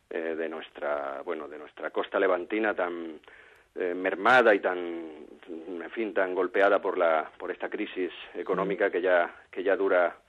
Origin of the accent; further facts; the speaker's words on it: Alicante, Valencian Community, Spain; now in Murcia, Spain; Yo vivo en Murcia, soy de Alicante, en todo caso el sureste